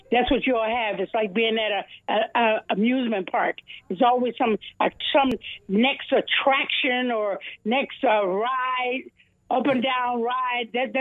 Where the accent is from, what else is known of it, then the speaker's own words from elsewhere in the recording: Chicago, Illinois, United States; now in Fort Lauderdale, United States; I live north of Fort Lauderdale, and I really love, I was born and raised in Chicago.